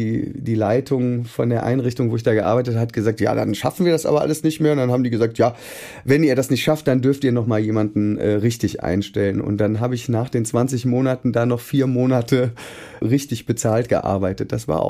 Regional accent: Neuss, North Rhine-Westphalia, Germany; Ich bin in Neuss im Rheinland groß geworden

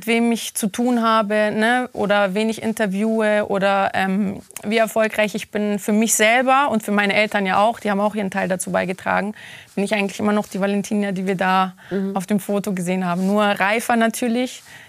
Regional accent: Italy; Als Italienerin logischerweise war es für mich kein ganz fremdes Land, aber eine fremde Stadt.

